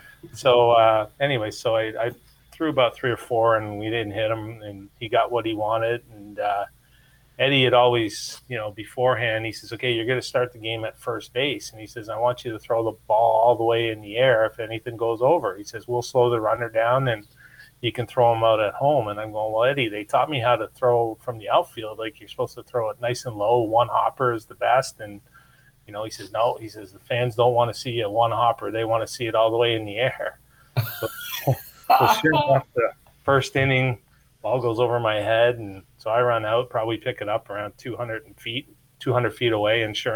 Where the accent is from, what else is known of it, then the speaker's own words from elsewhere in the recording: Cornwall, Ontario, Canada; growing up in Cornwall, a bunch of hockey dads, basically, including my dad